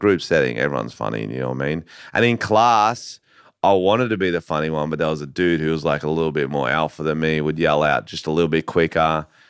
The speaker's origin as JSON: {"language": "English", "country": "Australia", "tie": "born or raised there", "said": "Like, I think it's weird growing up in Australia because, like, all your mates are funny. Everyone's funny."}